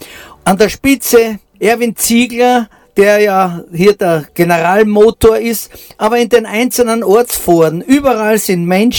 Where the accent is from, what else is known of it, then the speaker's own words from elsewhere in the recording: Styria, Austria; Und es ist für mich als Steirer ein erhebender Anblick, wenn hier Madeln und Burm in steirischer Tracht tanzen.